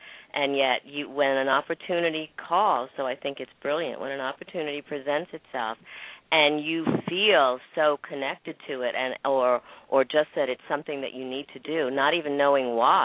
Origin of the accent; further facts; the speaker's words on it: New York, United States; accent: New York; And I'm originally from New York, too, so my New York accent shows, huh?